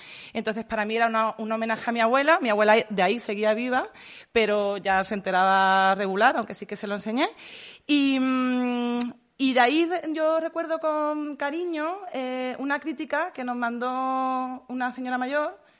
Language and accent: Spanish; Seville, Andalusia, Spain; porque yo soy de Sevilla y bueno, pues ir sin depilar a la feria es muy difícil.